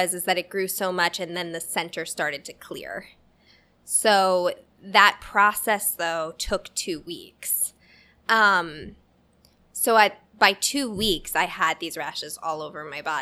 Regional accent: Northeast, United States; because I'm from the Northeast, actually, so I've known about Lyme disease all my life. I grew up actually getting tick checks every time we went to Connecticut.

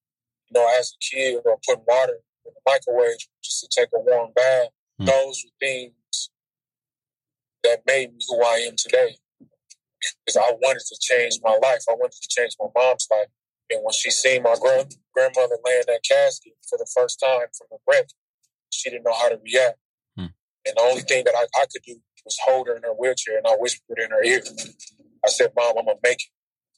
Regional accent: Oklahoma, United States; It's just like, I'm coming from Oklahoma. I'm at one of the biggest schools in the country.

